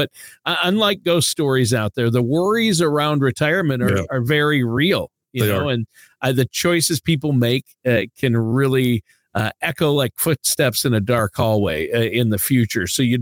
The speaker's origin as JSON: {"language": "English", "region": "Minnesota", "country": "United States", "said": "So many people, you know, I'm from Minnesota."}